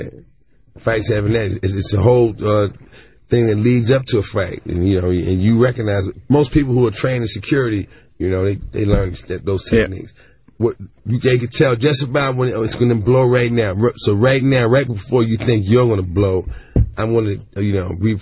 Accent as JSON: {"language": "English", "town": "Brooklyn", "region": "New York", "country": "United States", "said": "I'm from Brooklyn, man."}